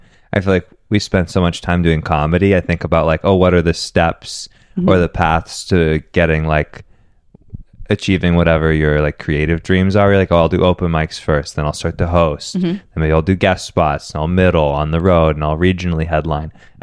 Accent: Seattle, Washington, United States; I'm from Seattle, yeah.

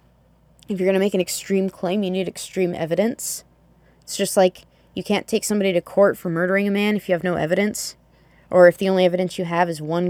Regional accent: the South, United States; that culture is Southern culture, which not only do I find that personally offensive as a Southerner

